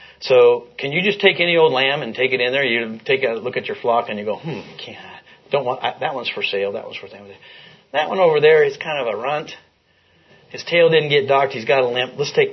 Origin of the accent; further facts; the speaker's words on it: Lovelock, Nevada, United States; So you guys all know I'm from Lovelock, Nevada, a rural place. We were cattle ranchers.